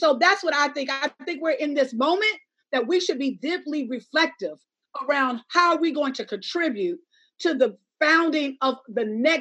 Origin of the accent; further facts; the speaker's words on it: Alabama, United States; I'm from Alabama. I'm a Black woman from Alabama.